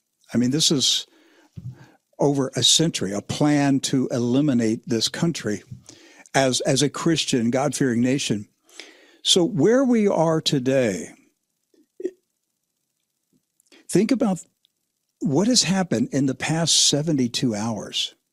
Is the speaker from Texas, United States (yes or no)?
no; Maryland, United States; See, I grew up in Maryland, so I crossed that bridge many years ago.